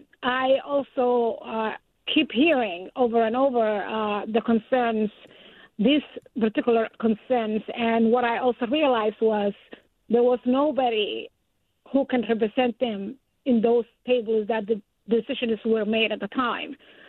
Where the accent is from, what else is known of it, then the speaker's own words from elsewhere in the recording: Somalia; also born or lived in Atlanta, United States; now in Maine, United States; Yeah, I'm from Somalia, East Africa, born and raised, came to the United States about some 30, almost 4 years ago, and lived in Atlanta, Georgia, several years, and then moved to Maine in 2005.